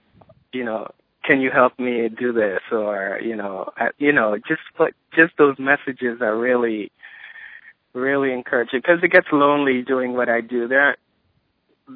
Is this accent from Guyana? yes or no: yes; Guyana; moved away; so I grew up in Guyana, but, and I, you know, I left, you know, many years ago.